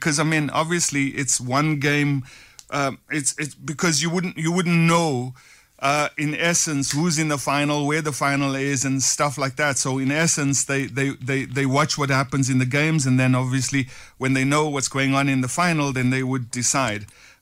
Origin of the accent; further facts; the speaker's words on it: South Africa; as a South African